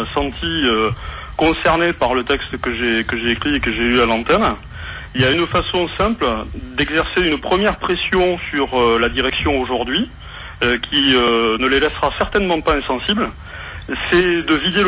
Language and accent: French; Bordeaux, Nouvelle-Aquitaine, France; born there; je suis pas une pièce rapportée, je suis né à Bordeaux.